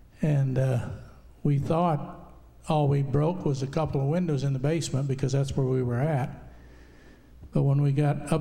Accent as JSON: {"language": "English", "region": "Iowa", "country": "United States", "said": "And we're from Iowa, and about in 2008, we had an E5 tornado go through our small town of 2,000 people"}